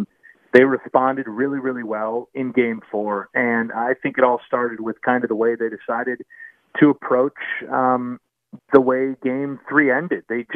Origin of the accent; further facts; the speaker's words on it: Chicago, Illinois, United States; And I grew up in Chicago, a huge Bears fan, so it pains me to say this